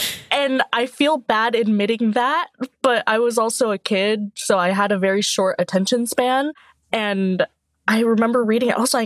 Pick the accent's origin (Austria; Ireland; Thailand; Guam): Thailand; now in United States; So honestly, I first came to the U.S. back in 2004. I'm from Thailand originally.